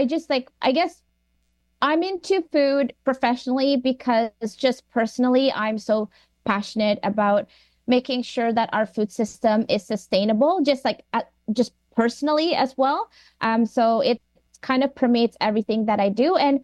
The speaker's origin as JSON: {"language": "English", "country": "Indonesia", "tie": "born or raised there", "said": "And then growing up in Indonesia, seeing a lot of the farmland being kind of paved over for urban development"}